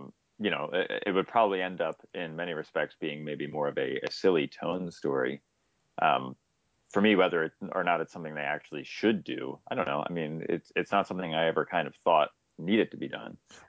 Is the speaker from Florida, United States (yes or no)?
no; Philadelphia, Pennsylvania, United States; a lot of people know us because we're from Philly